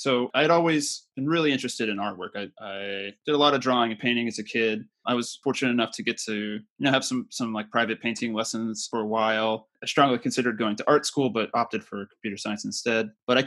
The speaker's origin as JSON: {"language": "English", "region": "Texas", "country": "United States", "tie": "born or raised there", "said": "I grew up in Central Texas, kind of medium-sized town."}